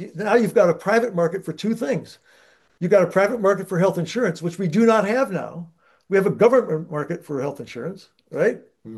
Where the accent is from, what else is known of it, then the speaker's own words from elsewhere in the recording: Postville, Iowa, United States; my hometown, Postville, Iowa?